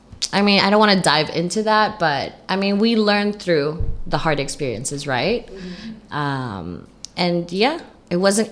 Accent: Hong Kong; I'm born and raised in Hong Kong.

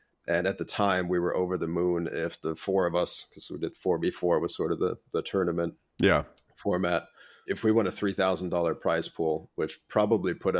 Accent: Germany; also born or lived in Japan; So born in Japan, raised in Germa

